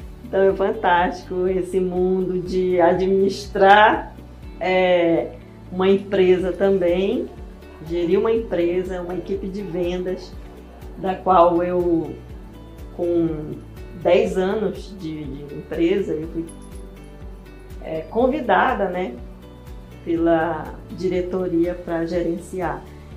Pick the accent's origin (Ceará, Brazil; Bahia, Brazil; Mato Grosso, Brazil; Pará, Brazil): Pará, Brazil; Monte Alegre; now in Santarém, Brazil; sou montealegrense, pintacuia, vim de Monte Alegre para Santarém com 16 anos, né? Então tem quase mais de 30 anos aí. Morei aqui